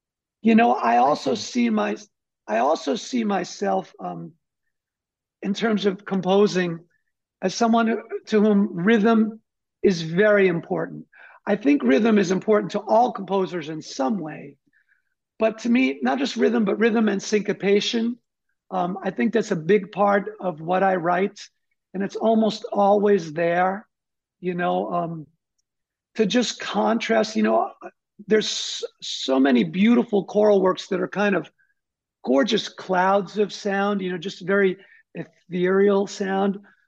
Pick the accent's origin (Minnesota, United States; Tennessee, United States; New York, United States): New York, United States; New York City; Maybe because I'm a New Yorker and I ride the subway